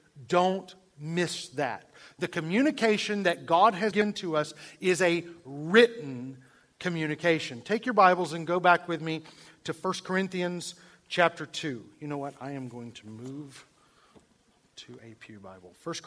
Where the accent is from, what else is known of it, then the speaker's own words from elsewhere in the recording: Georgia, United States; born there; I don't know. I was born in Georgia.